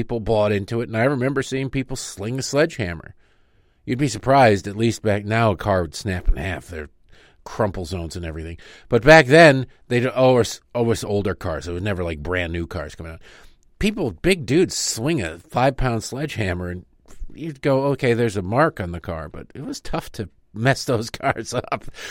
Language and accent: English; Detroit, Michigan, United States; It reminds me of in the 80s when growing up in Detroit, the auto industry was in the toilet.